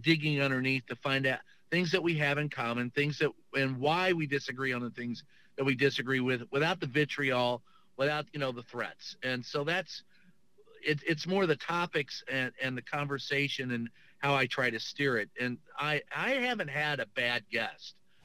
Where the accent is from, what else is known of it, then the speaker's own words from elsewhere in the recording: Kentucky, United States; See, I grew up in Kentucky, so none of this is new to me.